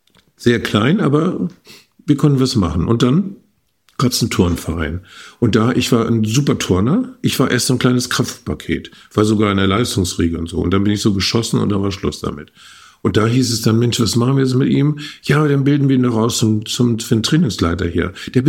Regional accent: Börnsen, Schleswig-Holstein, Germany; Ich komme aus Börnsen. Börnsen ist eigentlich ein dänischer Name, ist aber unten an der Elbe. Wir liegen in der Geest, das heißt erhöht. Wir liegen eigentlich am Ufer des Urstromtals der Elbe.

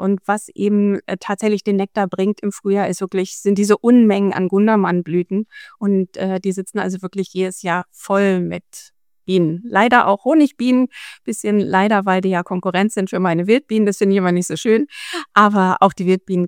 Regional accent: Lower Saxony, Germany; ich komme tatsächlich eigentlich aus der Hildesheimer Börde, das heißt, ja, da ist halt einer der besten Böden Deutschlands

